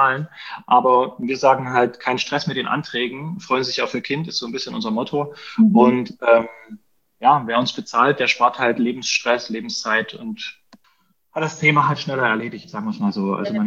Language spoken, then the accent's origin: German; Dresden, Saxony, Germany; ich komme praktisch aus Dresden. Ich wohne hier mit meiner Frau und unseren 4 Kindern.